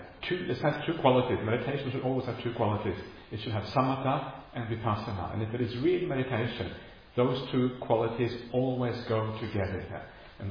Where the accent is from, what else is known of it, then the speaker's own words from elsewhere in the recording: Norway; I mean, I grew up in Norway.